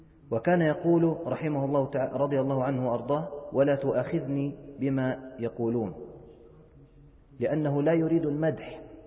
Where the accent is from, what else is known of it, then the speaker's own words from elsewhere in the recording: Palestine; عندنا في فلسطين على ما أذكر كان يغرف الرجل غرفة من التراب ويعثرها في وجه المعتدي